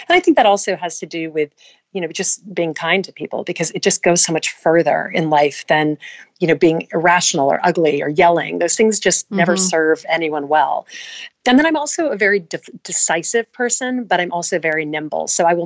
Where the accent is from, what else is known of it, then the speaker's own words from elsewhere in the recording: the South, United States; And I grew up in the South, and I think, you know, we have a saying that I talk about in the book, you catch more bees with honey.